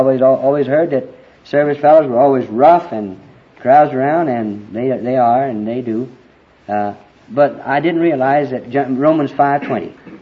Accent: Alabama, United States; Being born and raised in Alabama, had you asked me, did you believe the Bible?

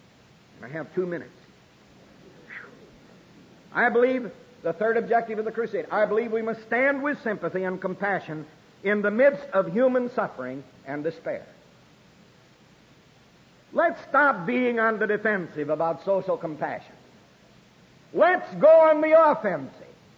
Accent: Milwaukee, Wisconsin, United States; born there; I'm a Yankee, but there's just as much prejudice in Milwaukee as there is in Laurel, Mississippi. I was born in Milwaukee.

